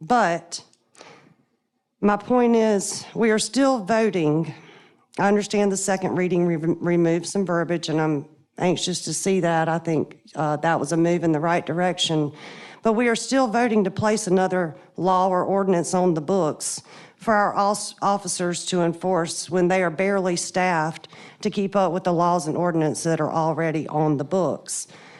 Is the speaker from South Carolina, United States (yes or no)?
yes; Cassett, South Carolina, United States; I was born and raised in Cassett, South Carolina.